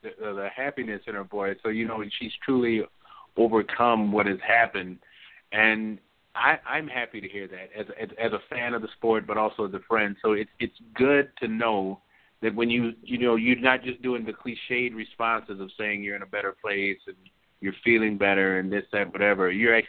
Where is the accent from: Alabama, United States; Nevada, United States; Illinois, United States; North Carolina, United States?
Illinois, United States; I'm from the Midwest, so I grew up near Chicago, and that was during the time of the Bulls.